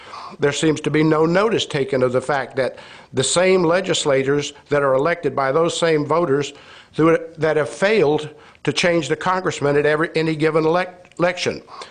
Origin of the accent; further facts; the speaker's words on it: South Carolina, United States; I'm from Lexington County.